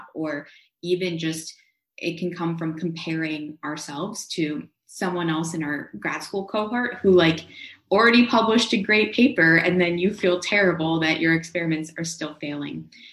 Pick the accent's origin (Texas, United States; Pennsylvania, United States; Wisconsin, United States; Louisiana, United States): Wisconsin, United States; For me personally, I'm from Wisconsin.